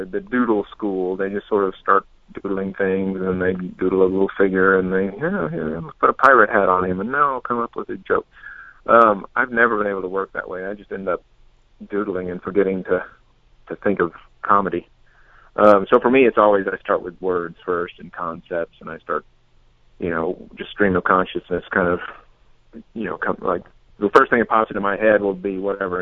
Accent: Denton, Texas, United States; now in Los Angeles, United States; Yeah, I'm from Texas. I grew up in Denton, Texas, north of Dallas.

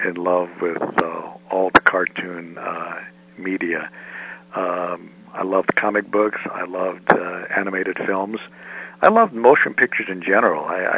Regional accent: Santa Barbara, California, United States; I grew up in Santa Barbara. I think I'm kind of a coastal person. I love being near the ocean, being near the beach. So I was lucky enough to grow up in Santa Barbara, which was truly a Pacific paradise.

